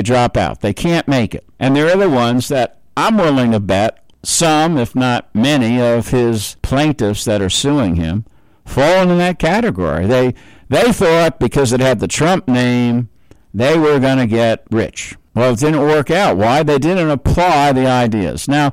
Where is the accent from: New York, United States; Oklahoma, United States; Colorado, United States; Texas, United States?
New York, United States; born there; Well, I'm born in New York. I'm an American.